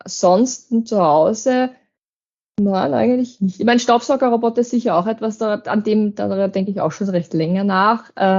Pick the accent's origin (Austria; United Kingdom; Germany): Austria; Lower Austria; Und ich wohne auch nicht in Wien, sondern in Horn. Also ich bin ja doch aus dem Waldviertel. Und für mich ist es dann schon, ich fahre über eine Stunde nach Wien rein.